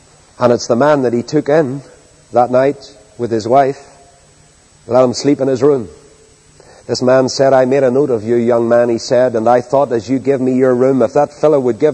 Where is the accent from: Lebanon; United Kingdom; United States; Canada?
United Kingdom; Northern Ireland; when he heard my accent, he was all intrigued about Northern Ireland.